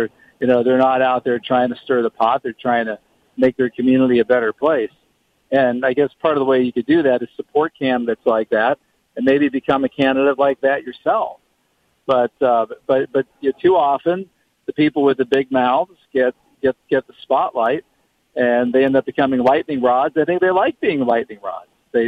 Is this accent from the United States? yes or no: yes; United States; I mean, I am an American. I want America to remain together.